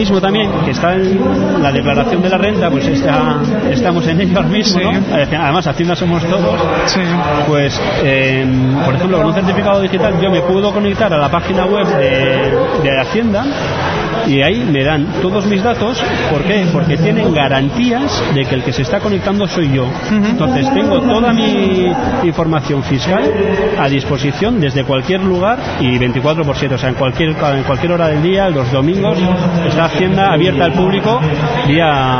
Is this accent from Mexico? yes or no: no; San Sebastián, Basque Country, Spain; yo soy de Donosti